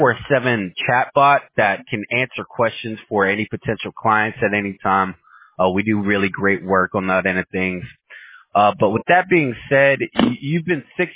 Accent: Houston, Texas, United States; I was born and raised in Houston, so I pretty much got all of Texas and this whole southern region. It's my whole stomping ground

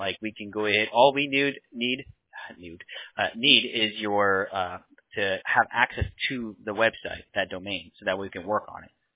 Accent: Bronx, New York, United States; born there; I was born in the Bronx.

